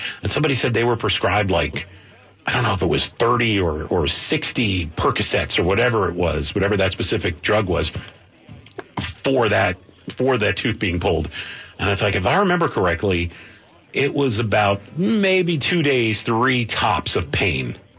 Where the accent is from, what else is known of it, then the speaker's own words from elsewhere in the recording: New York, United States; Who isn't? I'm from New York.